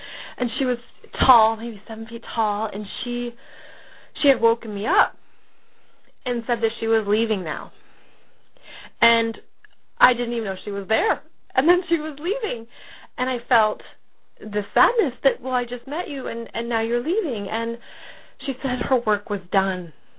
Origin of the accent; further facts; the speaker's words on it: United States; In Paris, as an American, finding a place to live is fairly cutthroat.